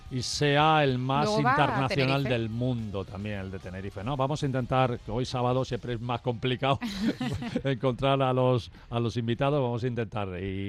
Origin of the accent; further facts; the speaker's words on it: Rio de Janeiro, Brazil; Spanish is a second language; como sabéis que soy brasileiro, os voy a contar una anécdota.